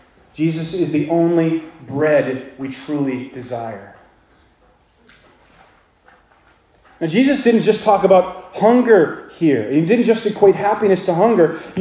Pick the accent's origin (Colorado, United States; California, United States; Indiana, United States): California, United States; Los Angeles; When I was a kid, I grew up in Los Angeles in a big city. I hardly knew what a tree was. We had palm trees and we had cactus.